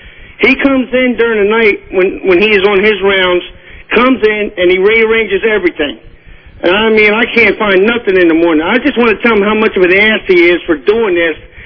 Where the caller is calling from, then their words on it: Landover, Maryland, United States; Hey, I'm calling from Landover.